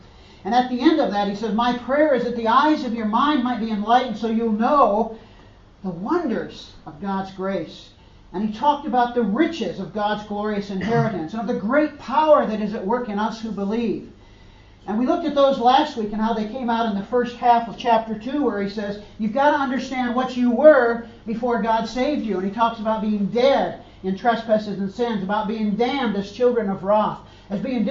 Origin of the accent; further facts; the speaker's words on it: United States; When I was a kid growing up in America, one of my favorite subjects in primary school was recess.